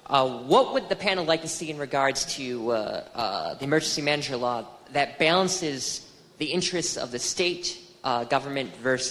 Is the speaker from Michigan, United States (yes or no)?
yes; Canton, Michigan, United States; I'm from Canton.